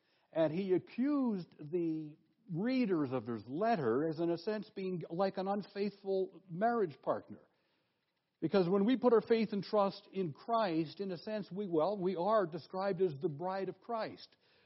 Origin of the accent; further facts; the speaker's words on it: Canada; as a Canadian, I have my serious questions about all of that.